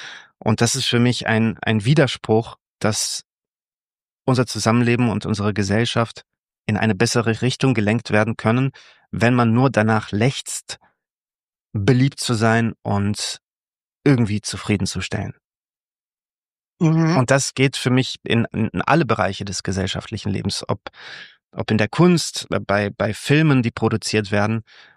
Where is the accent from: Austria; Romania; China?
Romania; Also meine Heimat ist da, wo die Menschen sind, die ich liebe und die mich zurücklieben. Und das, in Rumänien war das so lange so, bis meine Großeltern noch gelebt haben.